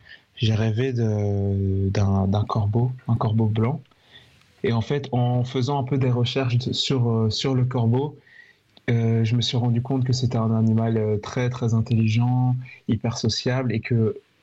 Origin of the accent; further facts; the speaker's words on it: Brussels, Brussels-Capital Region, Belgium; moi je suis de Bruxelles